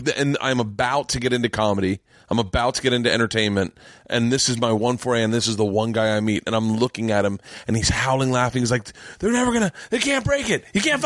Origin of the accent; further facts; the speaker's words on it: Florida, United States; Because I grew up in Florida.